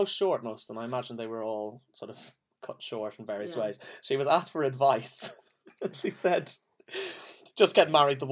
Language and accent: English; Ireland; Then, being Irish, I was looking into things that women and wives couldn't do in certain cultures.